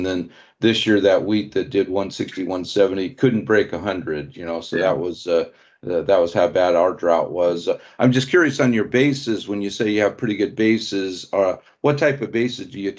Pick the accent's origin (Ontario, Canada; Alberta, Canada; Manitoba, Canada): Ontario, Canada; Wawa; Yeah, no, I know in our area, you know, I grew up in Wawa